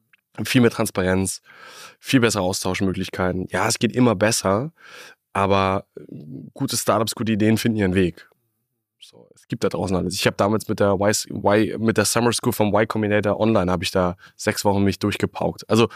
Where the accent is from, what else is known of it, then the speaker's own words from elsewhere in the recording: Hamburg, Germany; ich komme aus Hamburg